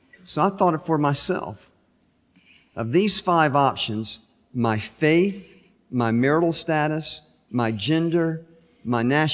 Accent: United States; I'm an American before I'm a white person.

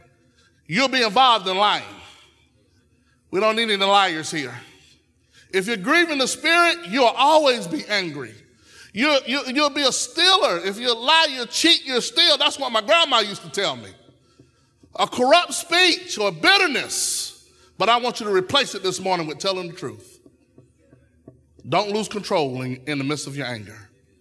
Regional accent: Dillon, United States; Now, wussa ain't a word, but I'm from Dillon, so that's my word.

